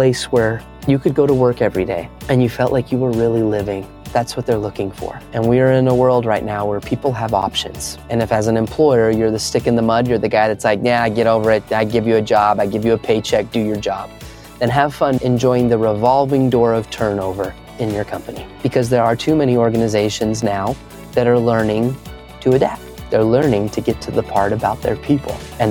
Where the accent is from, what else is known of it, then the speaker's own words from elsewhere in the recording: Heber City, Utah, United States; I grew up in Heber City, Utah, in a small little town.